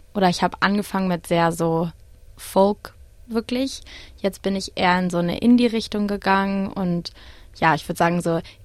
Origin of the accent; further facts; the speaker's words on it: Berlin, Germany; ich komme aus Berlin